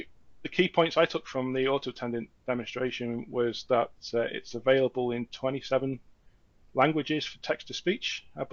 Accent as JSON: {"language": "English", "region": "Wales", "country": "United Kingdom", "said": "So I'm from Wales, a small country, attached to England for its sins."}